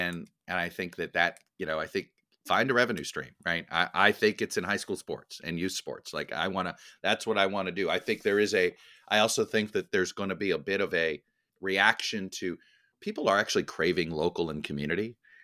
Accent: Florida, United States; I mean, I just take my home state of Florida. You know, when I was growing up, we had multiple newspapers competing to be the statewide paper of Florida

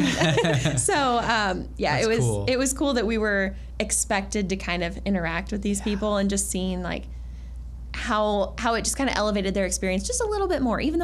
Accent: Bloomington, Illinois, United States; And growing up in Bloomington Normal, it was quite the culture shock moving down there initially anyway.

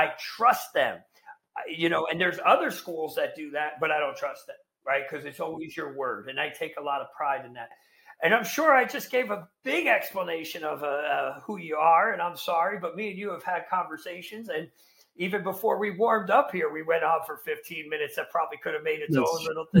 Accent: New Jersey, United States; because I'm Italian from Jersey, I got a guy, you know?

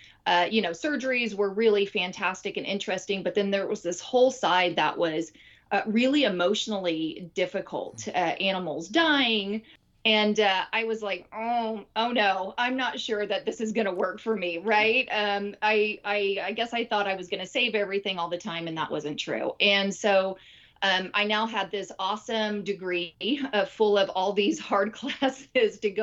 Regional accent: Austin, Texas, United States; You know, I'm originally from Austin, Texas, ended up joining the military straight out of high school.

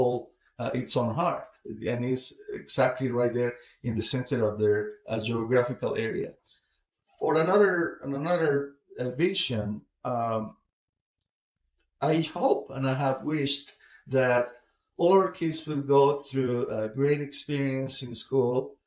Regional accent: Malaga, Andalusia, Spain; English is a second language; a little town in southern Spain called Malaga. I wish we'll explain a little bit to your audience my accent, which is now part of what I am.

